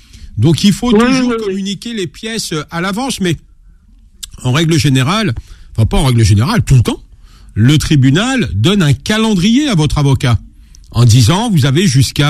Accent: Ghazaouet, Tlemcen Province, Algeria; je suis de Razaouet, donc c'est pas loin de la frontière marocaine

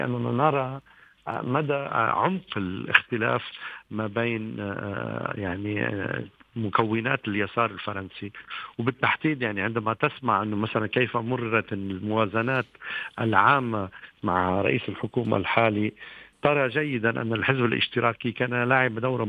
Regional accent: France; النقطة الثالثة الذي أراها أنا بالنسبة لي كفرنسي

